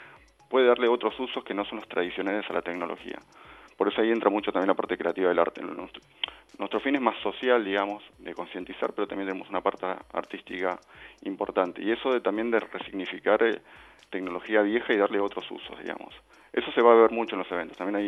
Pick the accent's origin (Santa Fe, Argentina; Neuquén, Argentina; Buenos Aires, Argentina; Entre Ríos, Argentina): Buenos Aires, Argentina; En el caso en mi caso, que soy de CABA, es la célula CABA